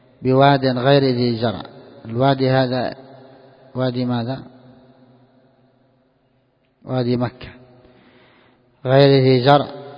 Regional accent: Yemen; فيجبى إليها ثمرات ربما غير معروفة عندنا في اليمن، ما هي معروفة

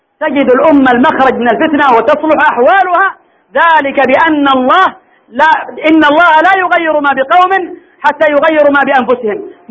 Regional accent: Hodeidah, Al Hudaydah, Yemen; خرجوا عندنا في الحديدة إلى مكتب التربية

